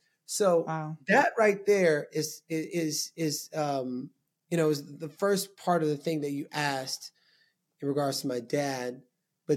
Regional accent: Texas, United States; I'm from Texas, like hurricanes, I was always like here ready for it.

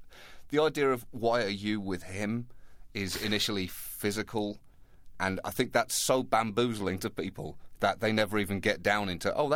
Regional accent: United Kingdom; basically 3 decades of being British

